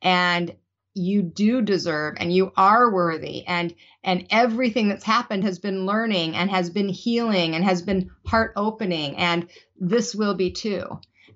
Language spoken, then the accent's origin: English; Salt Lake City, Utah, United States; I was raised in Salt Lake City, Utah.